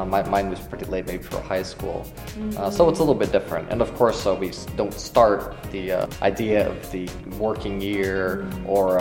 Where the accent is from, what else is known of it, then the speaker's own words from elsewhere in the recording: United States; I'm from America.